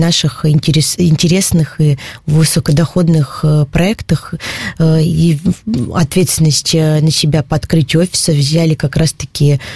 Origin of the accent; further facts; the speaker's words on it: Perm, Perm Krai, Russia; я сама родилась в Перми, училась здесь в школе, и у меня здесь живет семья, близкие люди, друзья, приятели.